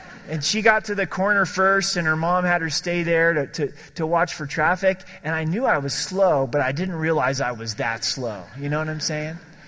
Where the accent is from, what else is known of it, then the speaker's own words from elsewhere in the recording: Ireland; Plus, I'm Irish and I'll lose part of my ethnicity if I really deal with my anger.